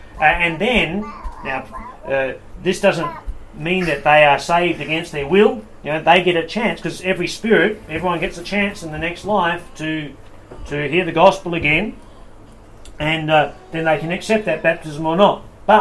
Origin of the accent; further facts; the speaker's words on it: Hamilton, Waikato, New Zealand; Growing up in Hamilton, in New Zealand, there was a suburb